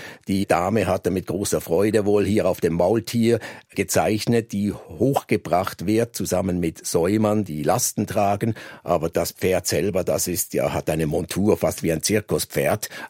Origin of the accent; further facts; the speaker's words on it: Switzerland; Es war der Bezug zu meinem Heimatland Schweiz